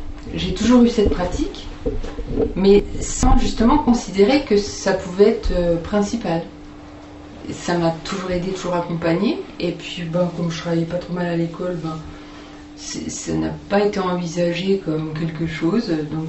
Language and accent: French; Nancy, Grand Est, France; Je suis originaire de Nancy.